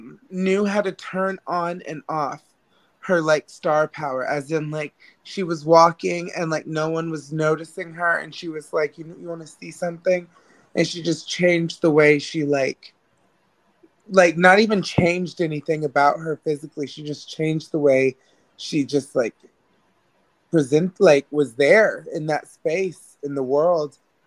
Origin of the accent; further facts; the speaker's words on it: Arkansas, United States; Most like, but I'm from Arkansas, so.